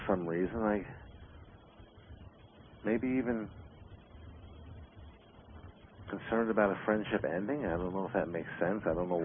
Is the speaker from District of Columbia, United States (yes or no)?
no; New York, United States; I love New York. I'm a New Yorker at heart.